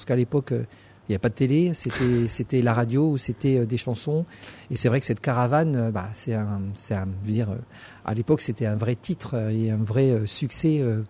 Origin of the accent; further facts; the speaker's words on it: New Caledonia; also born or lived in Le Mans, France; quand je suis né au Mans, et ensuite quand on est revenu en Calédonie, donc à Nandaï et à Bouraï pendant 3 ans. Et ensuite quand on est reparti vraiment dans le village où mon père était né. Et donc on est resté 5 ans là-bas.